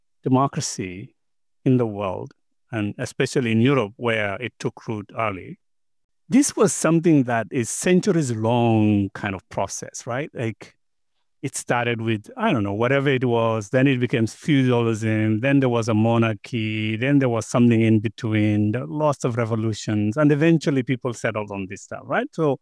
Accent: Kenya; You and I come from Kenya

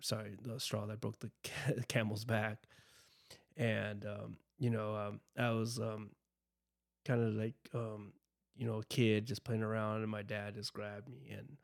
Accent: Chula Vista, California, United States; So where it all started for me is I grew up in Chula Vista. I didn't have the worst upbringing in the world.

